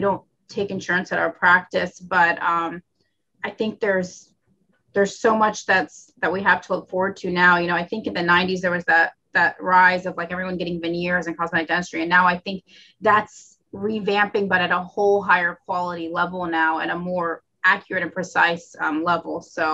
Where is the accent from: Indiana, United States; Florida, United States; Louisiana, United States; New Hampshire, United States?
Florida, United States; I actually went to dental school at the University of Tennessee. I'm from Florida.